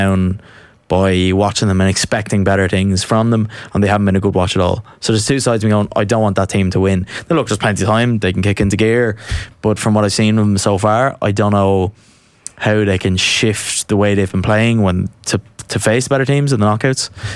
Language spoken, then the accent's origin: English; Ireland; I'm Irish